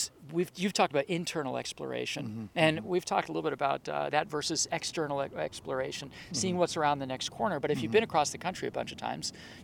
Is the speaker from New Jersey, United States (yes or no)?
no; New Hampshire, United States; I grew up in New Hampshire, in northern New Hampshire, mm-hmm. pretty close to the Quebec border.